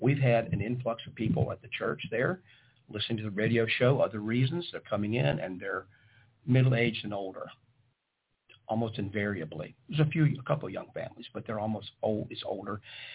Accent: Cincinnati, Ohio, United States; I grew up in the Churches of Christ in a very conservative, small church in Cincinnati, relatively small, with Kentuckians

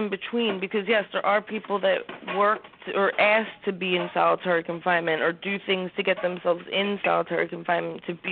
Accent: Philadelphia, Pennsylvania, United States; Okay, I grew up in the Ronhurst area. Well, until I was about 7.

